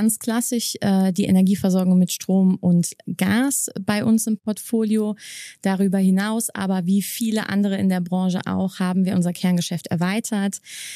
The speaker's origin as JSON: {"language": "German", "town": "Koblenz", "region": "Rhineland-Palatinate", "country": "Germany", "said": "Ich komme aus Koblenz, das ist nicht so weit weg. Der Rhein verbindet uns."}